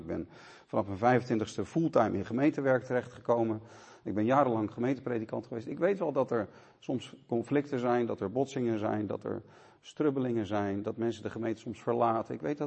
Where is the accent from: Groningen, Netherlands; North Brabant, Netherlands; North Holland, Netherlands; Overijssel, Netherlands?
North Holland, Netherlands; Haarlem; Ik hoorde bij een kerk in Haarlem. Ik kom uit Haarlem. En ik was dus 14, 15, 16 jaar oud.